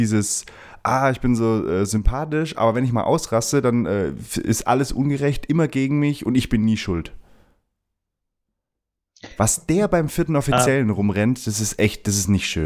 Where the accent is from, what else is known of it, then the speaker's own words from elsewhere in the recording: Ulm, Baden-Württemberg, Germany; Gehst du mal Richtung Jahrtausendwende? Richtung meine Heimat? Grob.